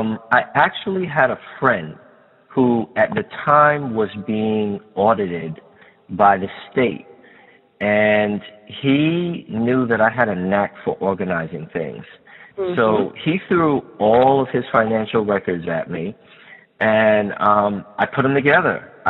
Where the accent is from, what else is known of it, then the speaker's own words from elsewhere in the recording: Queens, New York, United States; moved away as an adult; also born or lived in Harlem; now in Long Island, United States; Well, I'm a kid from Harlem and Queens. I spent most of my life in Queens from the time I was about 5 until I left the house when I was about 20. I currently live on Long Island